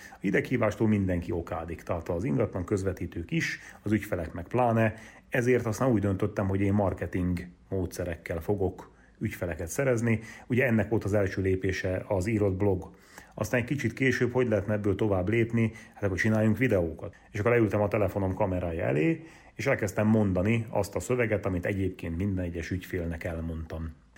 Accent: Karancsalja, Nógrád, Hungary; accent: Nógrád; Én Salgótarján mellett egy kisfaluban nőttem fel, Karancsalján. Innen a nógrádi akcentusom, ami talán érezhető lesz

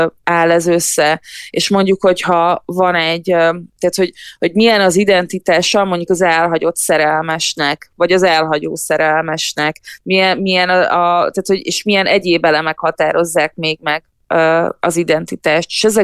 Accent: Hungary; born there; Édesapám algériai, egészen fiatalon, 17 évesen jött Magyarországra, és én már itt születtem. És nem is tanultam meg gyerekkoromban arabul, se algírul

